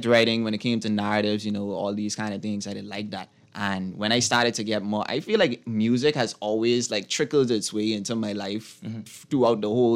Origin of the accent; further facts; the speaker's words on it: Abaco, Bahamas; born there; I'm from Abaco, by the way. Okay, all right. And I didn't live there. I was born in Abaco.